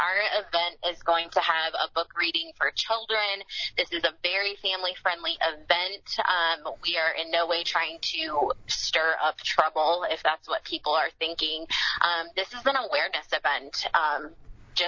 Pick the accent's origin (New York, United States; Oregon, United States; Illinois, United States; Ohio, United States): Illinois, United States; Sherrard; I identify as a woman of color. I grew up in Sherrard amongst mostly white students